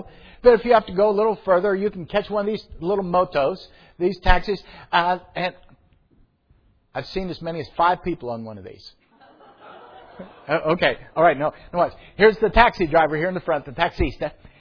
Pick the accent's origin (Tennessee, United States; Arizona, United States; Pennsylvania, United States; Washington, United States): Pennsylvania, United States; Pittsburgh; I grew up in Pittsburgh, Pennsylvania.